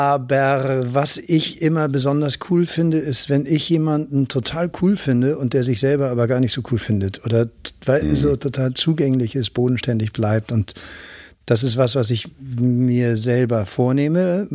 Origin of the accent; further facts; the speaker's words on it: Germany; accent: German; now in Vienna, Austria; Ich war 99 schon mal für ein Jahr in Wien und das war noch für mich noch eine andere Zeit, als Deutscher in Wien zu leben.